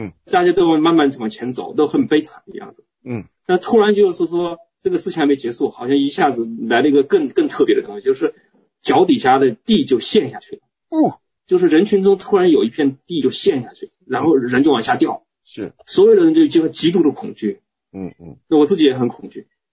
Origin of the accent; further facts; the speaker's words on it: China; moved away as an adult; also born or lived in Shanghai; now in Canada; 从我们的老家内地到了上海，从上海到了加拿大，